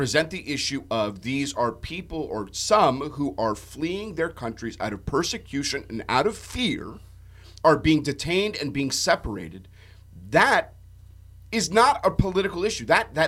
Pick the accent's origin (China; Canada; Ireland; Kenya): Canada; now in United States; I mean, I am Canadian. I am not American. Hopefully I'll have dual citizenship when I submit my papers next week.